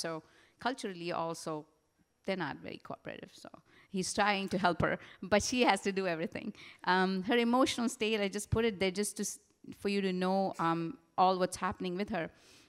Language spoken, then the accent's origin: English; India; I had heard of Ayurveda because I'm from India